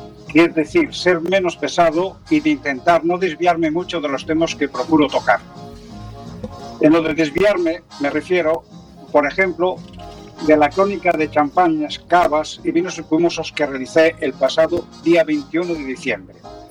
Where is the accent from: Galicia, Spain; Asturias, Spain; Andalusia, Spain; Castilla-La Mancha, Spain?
Galicia, Spain; San Claudio; En mi pueblo, que se llama San Claudio, y que pertenece al Ayuntamiento de Leiro, situado en la comarca de Ribeiro